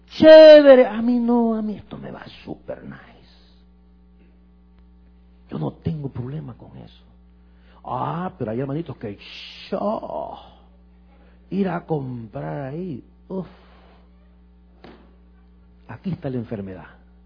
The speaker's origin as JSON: {"language": "Spanish", "country": "El Salvador", "said": "Mira, yo entré a trabajar a un banco en mi país, en El Salvador."}